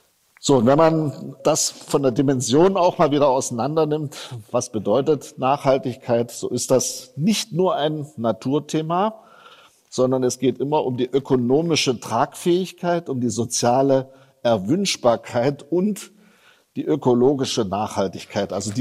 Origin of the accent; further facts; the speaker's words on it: Leipzig, Saxony, Germany; Und da können wir auch stolz sein als Sachsen oder als Leipziger. Kommt nämlich von uns.